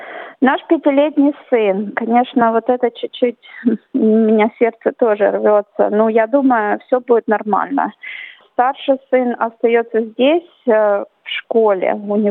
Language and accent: Russian; Russia; born there; Кстати, я родилась в России. Я родилась в России.